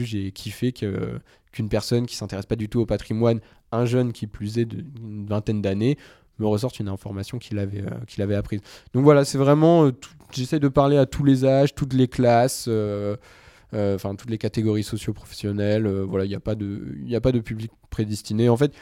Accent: Brest, Brittany, France; Moi, je suis né dans cette région. J'ai grandi à Brest. D'ailleurs, je dis Brest. C'est l'accent de là-bas. C'est Brest. Moi, j'ai vraiment un amour pour la Bretagne. J'ai grandi, en fait, immergé dans la culture bretonne. Dans le Léon

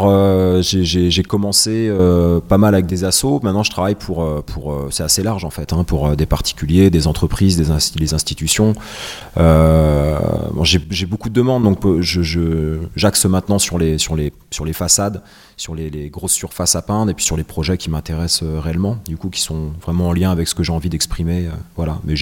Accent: Rennes, Brittany, France; Ouais, du coup, Rennes, c'est la ville où j'ai grandi, où j'ai commencé le graffiti. Donc, je suis parti de France pendant 15 ans. Et quand je suis revenu il y a 3 ans, c'était pour moi une évidence de revenir à Rennes

